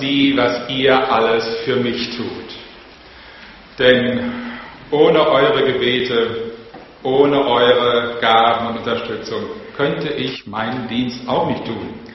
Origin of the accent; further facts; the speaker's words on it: Limbrecht, Germany; Sehe ich in der Tat so Limbrecht als meine Heimatgemeinde.